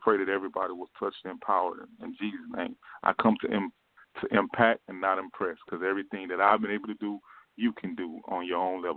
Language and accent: English; St. Louis, Missouri, United States; now in Richmond, United States; I came from St. Louis to Virginia. I live in Richmond now.